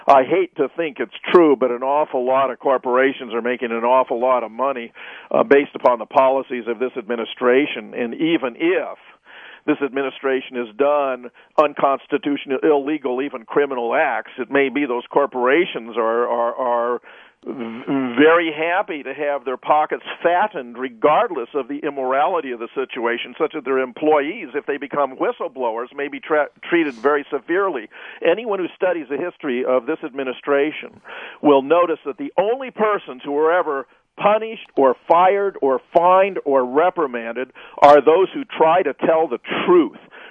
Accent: Pasadena, California, United States; born there; As I was growing up, and I was born in Pasadena, so I care about Southern California

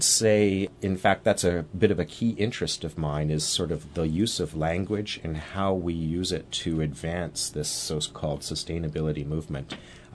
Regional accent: Vancouver, British Columbia, Canada; We're Vancouver-based, as am I. I grew up here in Vancouver.

